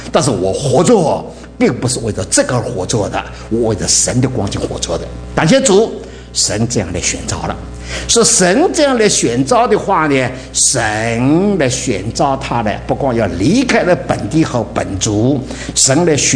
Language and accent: Chinese; China; 我们中国人讲八个律都没有用的，再讲也不听的啦